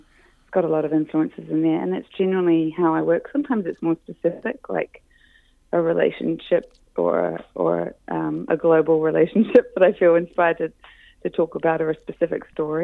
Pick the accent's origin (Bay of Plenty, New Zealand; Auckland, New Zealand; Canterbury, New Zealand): Canterbury, New Zealand; Christchurch; Christchurch is my hometown. I grew up in Ototahi, and it's always really exciting and really nerve wracking to come back and play there.